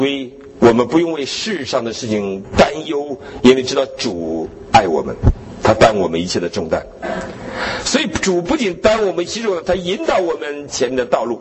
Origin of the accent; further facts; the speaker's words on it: Northeast China, China; 我东北人